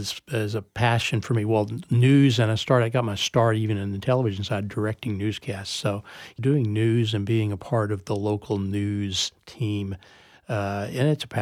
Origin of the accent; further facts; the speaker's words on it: San Angelo, Texas, United States; I began working at the local television station back in my hometown of San Angelo, Texas, huge metropolis, when I was actually 17 years old